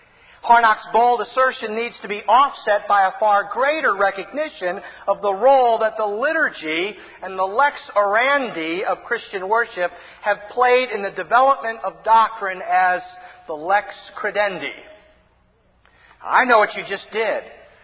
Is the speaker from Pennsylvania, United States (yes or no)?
no; St. Louis, Missouri, United States; now in Connecticut, United States; I was brought from South St. Louis all the way up here to Connecticut